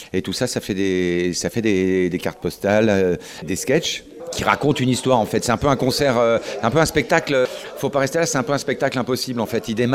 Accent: Lannion, Brittany, France; chez moi à Lannion. Enfin, chez moi, c'est-à-dire que je connais la boulangère là-bas. Donc, toute la côte de Granit Rose, tout ça, le circuit côtier des Ajoncs, tout ça, je connais ça comme ma poche. Et j'ai usé mes galoches là-bas.

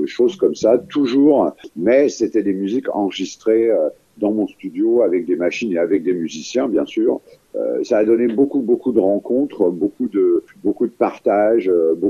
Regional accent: Paris, Île-de-France, France; Moi, je suis un vrai parisien. Voilà. Je suis né à Paris, un peu par hasard, parce que mon père était militaire.

